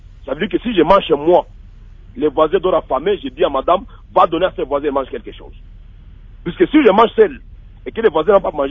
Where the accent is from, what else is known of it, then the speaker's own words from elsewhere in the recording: Mahagi, Ituri, DR Congo; Rodo, c'est chez nous à Magi.